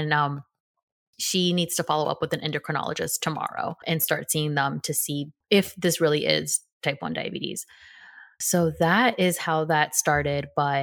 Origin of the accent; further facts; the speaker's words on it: Tampa, Florida, United States; now in Austin, United States; Yeah, so I am 29, and I'm originally from Tampa, Florida, but currently living in Austin, Texas.